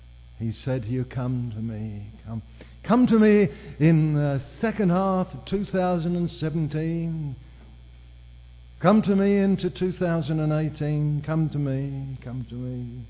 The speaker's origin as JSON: {"language": "English", "country": "Australia", "said": "he knew I was a preacher from Australia"}